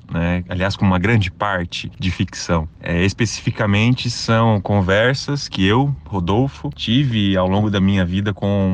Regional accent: Londrina, Paraná, Brazil; sou aqui de Londrina

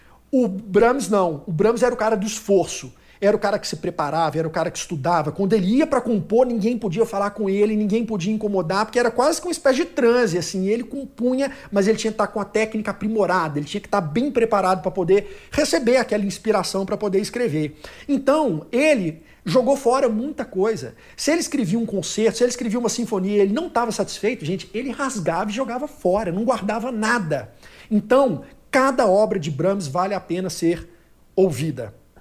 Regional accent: Minas Gerais, Brazil

